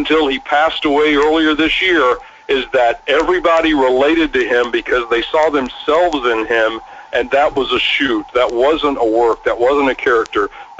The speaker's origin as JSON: {"language": "English", "region": "Georgia", "country": "United States", "tie": "born or raised there", "said": "growing up in South Georgia, I remember Dusty as a heel with Dick Murdoch working the Florida territory."}